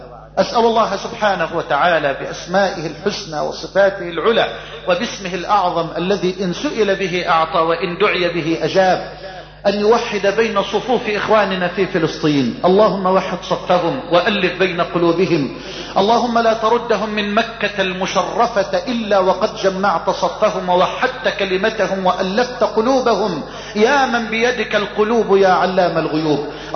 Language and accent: Arabic; Egypt